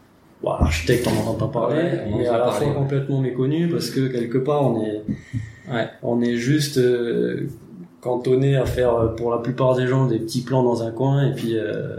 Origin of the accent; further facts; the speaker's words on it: New Caledonia; moved away as an adult; now in France; En gros, je suis parti de Nouvelle-Calédonie, j'ai passé mon bac en décembre 2003.